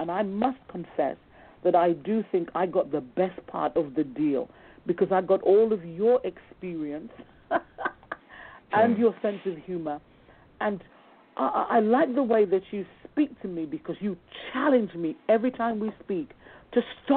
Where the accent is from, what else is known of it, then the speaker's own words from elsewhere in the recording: Jamaica; we went to Jamaica, my home country